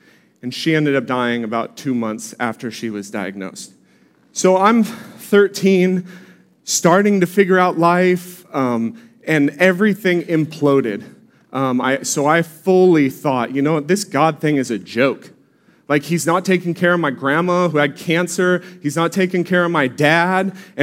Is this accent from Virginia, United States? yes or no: no; Oceanside, California, United States; So I grew up here in Oceanside Vista area, so I've pretty much been here my whole life.